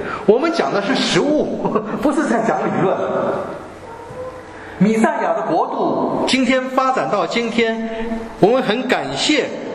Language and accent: Chinese; China; 并不是因为我们是中国人